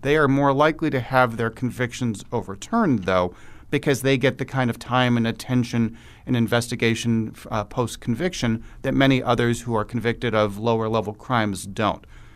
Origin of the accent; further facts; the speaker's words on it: Chicago, Illinois, United States; and I am from Chicago, and unfortunately the Chicago Police Department had a history